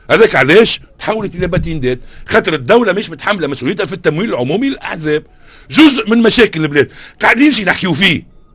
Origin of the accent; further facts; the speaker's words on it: Tunisia; تصور انت عندنا في تونس 10000 دولار به ياخو الحزب مش النائبة